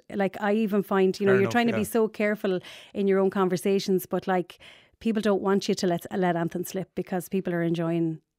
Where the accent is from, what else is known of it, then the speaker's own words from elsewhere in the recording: Ireland; I am from Tiptown.